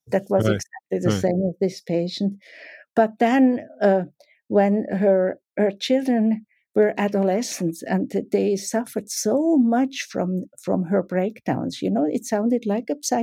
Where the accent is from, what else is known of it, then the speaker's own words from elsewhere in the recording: Switzerland; English is a second language; I'm coming from Switzerland, as you know